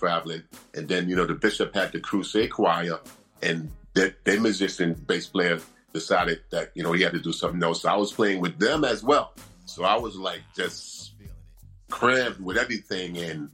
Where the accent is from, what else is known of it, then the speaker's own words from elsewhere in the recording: Brooklyn, New York, United States; also born or lived in Long Island; now in New Jersey, United States; Oh, I'm from Brooklyn, New York, originally. I moved out to Long Island for a little while